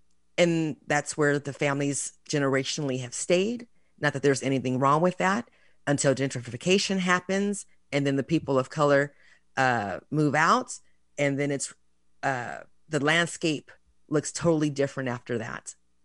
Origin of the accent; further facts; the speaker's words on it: Redondo Beach, California, United States; So I grew up in Southern California. I'm very thankful that I consider where and how I grew up to be very diverse. I grew up in Redondo Beach